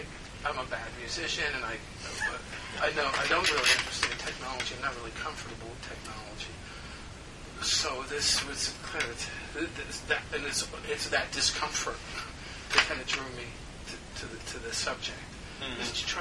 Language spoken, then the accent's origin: English; New Jersey, United States; I did a reading in my hometown in New Jersey, and some of the members of my family were there